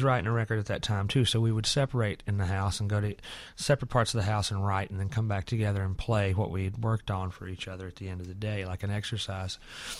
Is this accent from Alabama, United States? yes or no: yes; Alabama, United States; you know, I grew up in Alabama, and there are a lot of open-minded people there, more than most people would realize probably